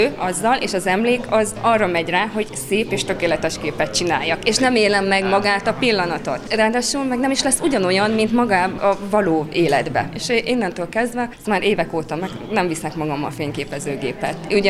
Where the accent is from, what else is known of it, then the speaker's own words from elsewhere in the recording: Mezőberény, Békés, Hungary; born there; tehát ez az én szülővárosom, innen indultam, és ide mindig nagyon nagy örömmel jövök haza